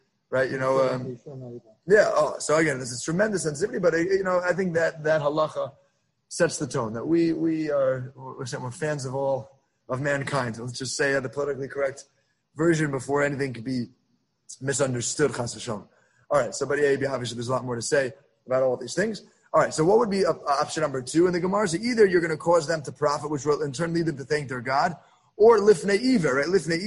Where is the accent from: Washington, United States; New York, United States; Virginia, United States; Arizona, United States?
New York, United States; Queens; now in Fair Lawn, United States; I grew up in Queens. I went to high school in the Five Towns, and I moved all the way to Fairlawn.